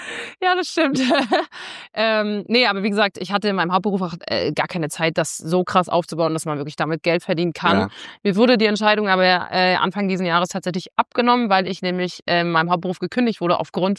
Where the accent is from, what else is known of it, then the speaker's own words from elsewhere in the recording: Rostock, Mecklenburg-Vorpommern, Germany; Und natürlich gerade in meiner Heimatstadt in Rostock, da wurde natürlich sich das Maul zerrissen.